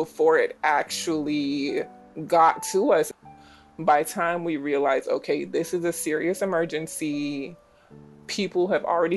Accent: Jamaica; born there; moved away; So I was born in Jamaica. I immigrated here when I was younger. I've been here maybe 20 years now.

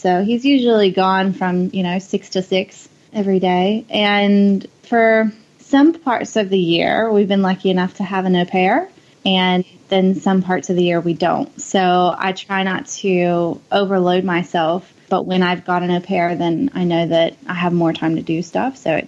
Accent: United States; now in Australia; Well, I go for America because I'm American.

